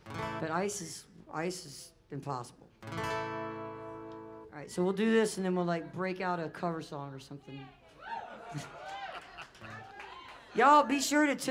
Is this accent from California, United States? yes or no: no; Atlanta, Georgia, United States; born there; So I was born in Atlanta in the mid 60s in Decatur. I was born downtown at Grady Hospital. I'm a Grady baby.